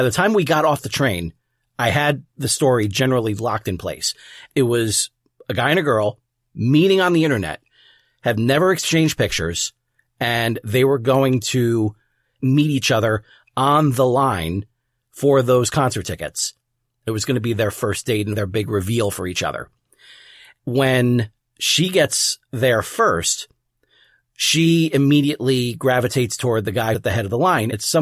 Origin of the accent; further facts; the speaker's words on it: New York, United States; considering he was from Philly and I'm from New York. So we had that Eagles-Giants thing going